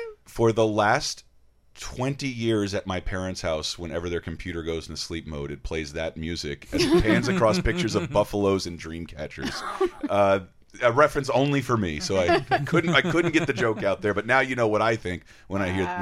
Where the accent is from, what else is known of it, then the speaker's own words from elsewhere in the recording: Florida, United States; Loved Miami Vice because I grew up in Florida, so it wasn't that glamorous